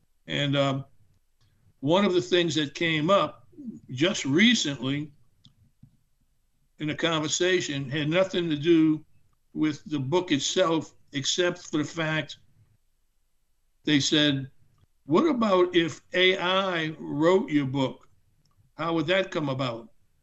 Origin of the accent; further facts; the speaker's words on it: New Orleans, Louisiana, United States; I grew up in the French Quarter of New Orleans and went to St. Louis Cathedral Grammar School, De La Salle High School. After that, LSU, I got a degree in electrical engineering.